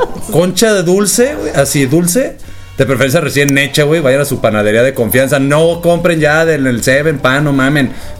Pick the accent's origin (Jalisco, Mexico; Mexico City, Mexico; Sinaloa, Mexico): Jalisco, Mexico; Guadalajara; hasta me dio coraje, soy tapatío y me dio coraje que metieras el bolillo ahí